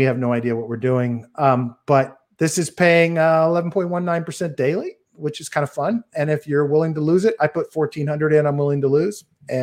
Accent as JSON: {"language": "English", "region": "Texas", "country": "United States", "tie": "born or raised there", "also_born_or_lived": "Oklahoma", "moved": "yes", "said": "I grew up in Texas and Oklahoma, and I moved to New Jersey"}